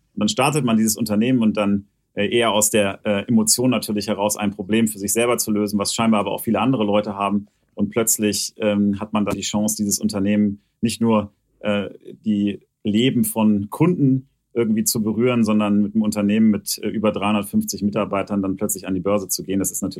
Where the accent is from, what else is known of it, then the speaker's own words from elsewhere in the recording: Hanover, Lower Saxony, Germany; born there; Und ich komme ja gebürtig aus Hannover